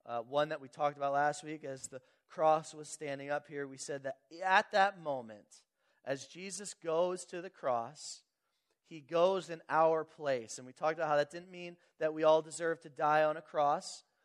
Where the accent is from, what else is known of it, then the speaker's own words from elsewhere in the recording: Philadelphia, Pennsylvania, United States; They should win, but we're from Philadelphia. We can lose at any time, right?